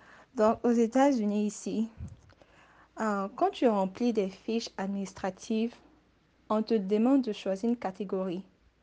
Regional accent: Côte d’Ivoire; Sur mon front, c'est pas écrit que je viens de Côte d'Ivoire.

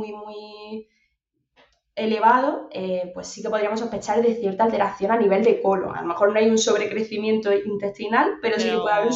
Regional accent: Baza, Andalusia, Spain; De hecho, pues en mi pueblo, yo soy de un pueblo de Granada, de Baza

